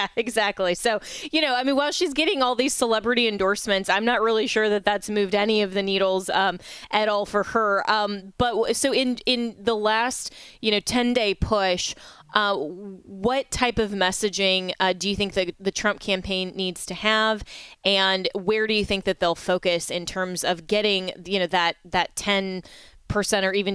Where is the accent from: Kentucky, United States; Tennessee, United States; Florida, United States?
Florida, United States; But here in the state of Florida, my home state, there is Amendment 3 is on the ballot